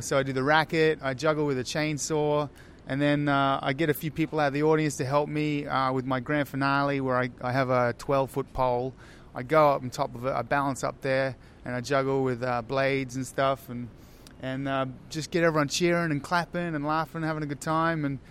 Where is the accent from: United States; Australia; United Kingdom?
Australia; I grew up in Australia in a small town